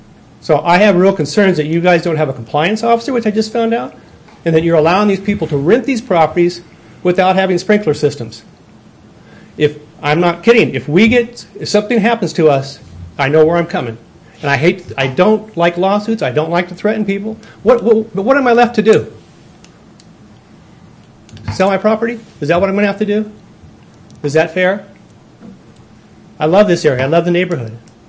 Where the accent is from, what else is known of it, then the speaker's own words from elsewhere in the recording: California, United States; No, I'm from California.